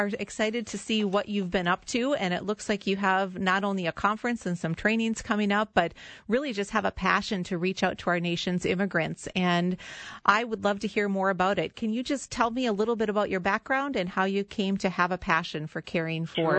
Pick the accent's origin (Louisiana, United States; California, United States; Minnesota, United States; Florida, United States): Minnesota, United States; accent: Norwegian Minnesotan; or in my Norwegian Minnesotan accent, I will say ….